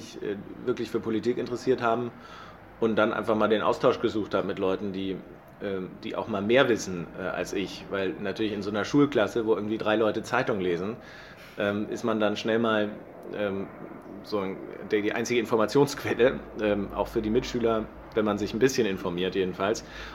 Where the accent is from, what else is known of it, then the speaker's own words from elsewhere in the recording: Munich, Bavaria, Germany; born there; now in Hamburg, Germany; ich bin in München geboren. Ich wollte zum Zeitpunkt meiner Geburt nah bei meiner Mutter sein und die war nun mal damals in München. Hat aber Hamburger Wurzeln. Also meine Mutter ist in Hamburg groß geworden